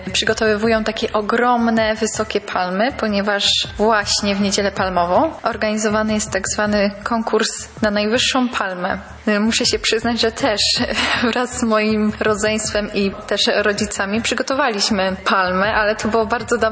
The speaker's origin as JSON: {"language": "Polish", "region": "Lesser Poland", "country": "Poland", "said": "Ja pochodzę ze starej wsi koło Limanowej"}